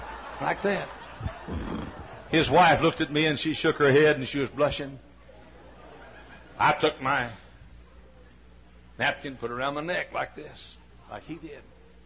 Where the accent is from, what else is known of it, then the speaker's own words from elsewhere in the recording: the South, United States; I said, "Why, sure, I'm a Southerner."